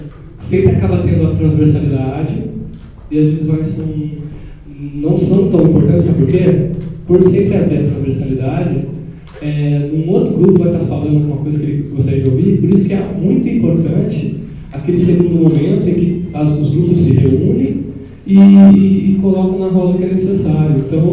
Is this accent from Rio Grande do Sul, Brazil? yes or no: no; Florianópolis, Santa Catarina, Brazil; eu sou de Florianópolis